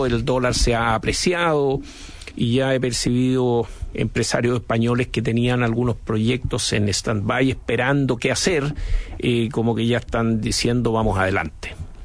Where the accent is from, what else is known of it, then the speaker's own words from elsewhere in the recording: Chile; nosotros como chilenos vivimos esa situación durante largo tiempo